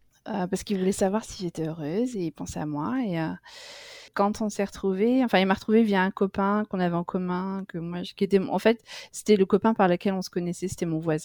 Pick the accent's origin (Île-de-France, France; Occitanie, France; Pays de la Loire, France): Île-de-France, France; Paris; Moi, je suis rentrée à Paris, parce que je suis originaire de Paris.